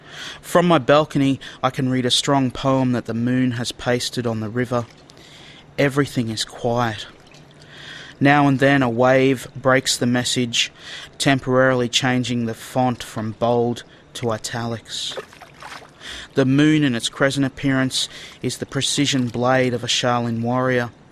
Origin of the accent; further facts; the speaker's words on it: Brisbane, Queensland, Australia; also born or lived in Sunshine Coast; I'm a Southside kid, Brisbane. I did a bit of growing up on the Sunshine Coast, but living back on the South Side and just a couple of streets away from where I was born